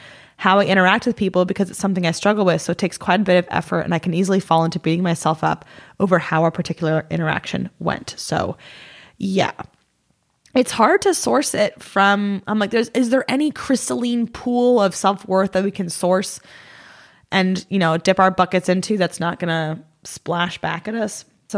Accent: Ohio, United States; making up for growing up in Ohio.

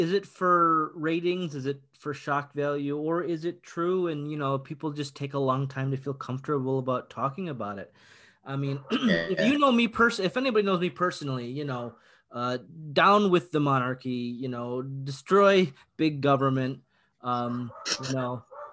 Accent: United States; as an American, I want to know, are they embellishing the Irish accent or is that really just the dialect of that region?

